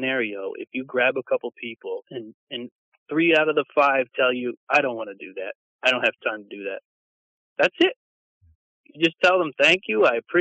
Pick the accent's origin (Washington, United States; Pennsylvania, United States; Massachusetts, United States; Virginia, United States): Pennsylvania, United States; Philadelphia; You know, growing up around Philadelphia and working in the restaurant industry there, I talked to a lot of guys